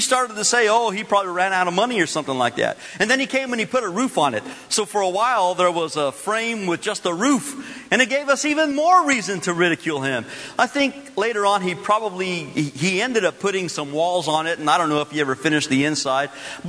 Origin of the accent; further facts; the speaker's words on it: Belen, New Mexico, United States; In my hometown, in Belen, New Mexico, there was a fellow who started to build a big building in town.